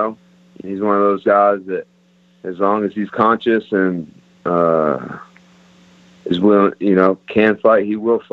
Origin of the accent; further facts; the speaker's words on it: Texas, United States; I know Texas just opened up. I'm from Texas, so at the first opportunity, you know, I'd like to fight in Texas